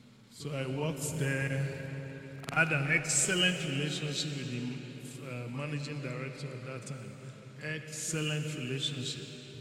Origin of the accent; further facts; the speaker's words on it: Benue, Nigeria; So, interestingly, we're very few from Benue State in GTB also, because GTB likes to recruit strategically.